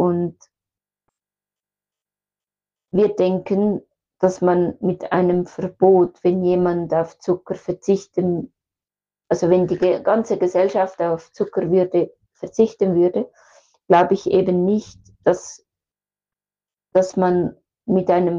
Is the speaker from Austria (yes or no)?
no; Switzerland; bei uns in der Schweiz